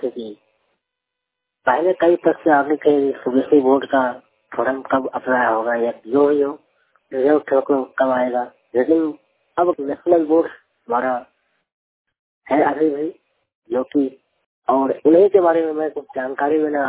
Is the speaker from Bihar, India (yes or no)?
yes; Bihar, India; जिला बेगूसराय, बिहार के रहने वाला हूँ।